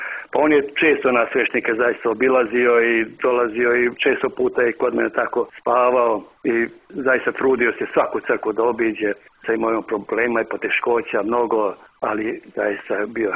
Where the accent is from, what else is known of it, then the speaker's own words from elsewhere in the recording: Gjakova, Gjakova District, Kosovo; born there; ja sam rođen u Đakovici 1954. godine, dakle nekada srpsko mjesto, ali nažalost sve je posle bilo sasvim malo Srba.